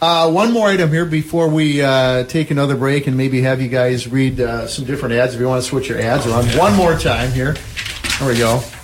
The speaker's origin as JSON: {"language": "English", "town": "Madison", "region": "Wisconsin", "country": "United States", "tie": "born or raised there", "said": "in Madison, Wisconsin, my hometown"}